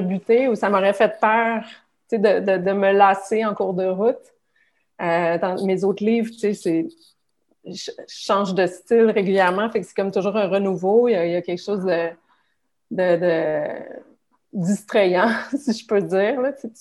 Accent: Charlesbourg, Quebec, Canada; moi, j'ai grandi à Charlebourg

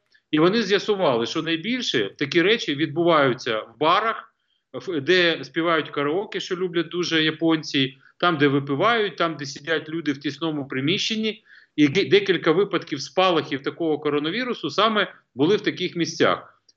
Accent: Kyiv, Ukraine; Я, як киянин третьому поколінні, бажаю нам в Києві мати таке забруднення повітря, як в Токіо

